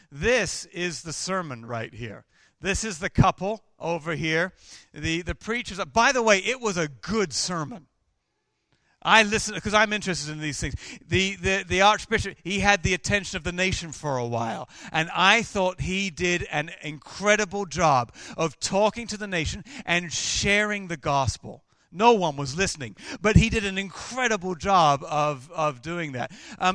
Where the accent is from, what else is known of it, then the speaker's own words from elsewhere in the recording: United Kingdom; I'm British.